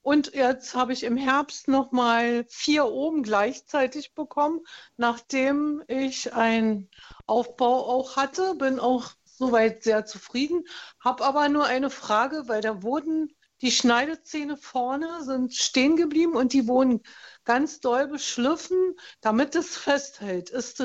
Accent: East Germany, Germany; durch die Zeit früher bei uns im Osten wurde ja auch nicht so viel drauf geachtet.

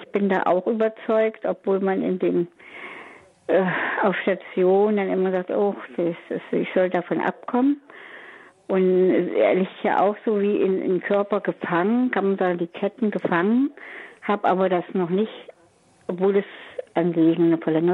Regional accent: Freyburg, Saxony-Anhalt, Germany; Ich selbst bin nicht so christlich aufgewachsen. Ich komme eigentlich aus Sachsen-Anhalt, in Freiburg-Unstrut.

